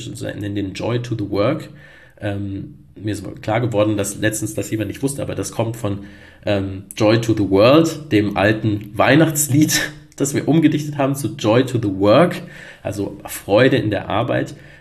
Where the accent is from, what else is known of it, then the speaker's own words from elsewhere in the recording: Hesse, Germany; Ich komme aus dem Rhein-Main-Gebiet ursprünglich